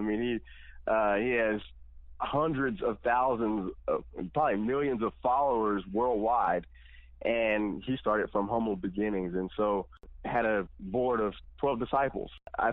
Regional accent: Columbus, Texas, United States; Yes, I am from Texas, from a little small town called Columbus, Texas.

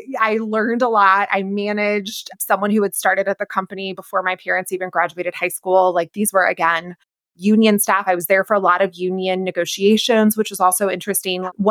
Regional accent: the South, United States; The holiday hours and the fact that I grew up in the South, I was living in New York City.

